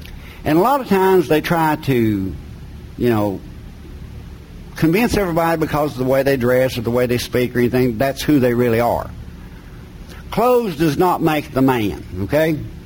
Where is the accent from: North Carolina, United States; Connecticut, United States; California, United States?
North Carolina, United States; Because God positioned me in the mountains of North Carolina. I was raised in McDowell County.